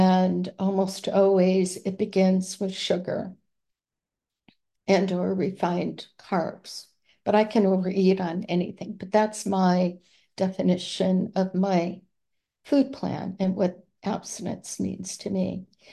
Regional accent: Cyprus; I'm from Cyprus and my internet is unstable

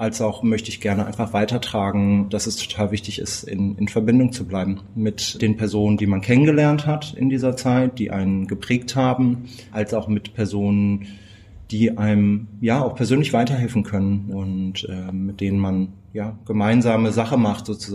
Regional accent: North Rhine-Westphalia, Germany; Ich komme aus dem Ruhrgebiet, war da auch eingesetzt

